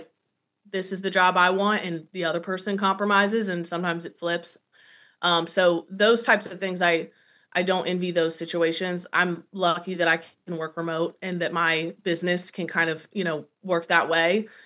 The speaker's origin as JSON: {"language": "English", "region": "North Carolina", "country": "United States", "tie": "born or raised there", "said": "I would have never in a million years even wanted to visit, because I knew nothing about it growing up in North Carolina."}